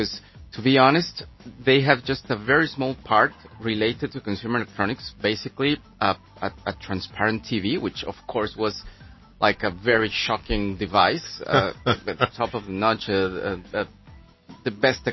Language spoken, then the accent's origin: English; Mexico City, Mexico; Yeah, I used to work in a radio station back in the days in Mexico City. I'm from Mexico.